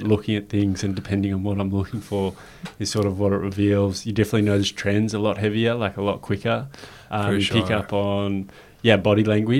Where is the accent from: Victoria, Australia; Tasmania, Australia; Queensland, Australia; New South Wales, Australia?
Victoria, Australia; Melbourne; I'm from Melbourne, in case anyone cares out there.